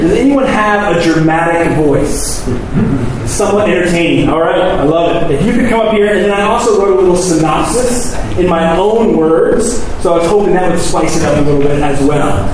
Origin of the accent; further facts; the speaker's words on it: the South, United States; Growing up in the South, Southern Baptist, I heard this story.